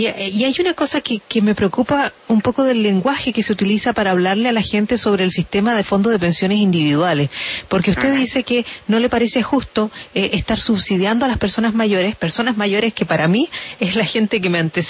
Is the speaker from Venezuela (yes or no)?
no; Chile; now in London, United Kingdom; Yo soy corresponsal en Londres, pero soy chilena